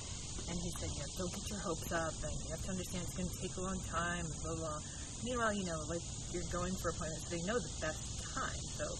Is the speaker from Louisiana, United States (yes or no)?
no; Boston, Massachusetts, United States; I'm from Boston, and we call New Hampshire a little bit of Texas, and New England very conservative